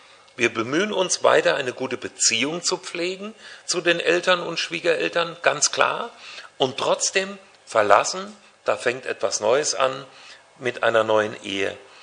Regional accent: Hesse, Germany; Ich komme aus Nordhessen, aus der Nähe von Kassel. Meine Eltern waren ganz einfache, schlichte Handwerker und Nebenerwerbslandwirte.

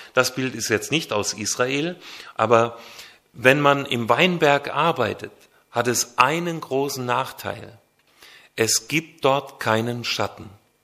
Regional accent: Baden-Württemberg, Germany; Ich komme mehr aus der Neckarregion. Da habe ich lange gelebt in Baden-Württemberg.

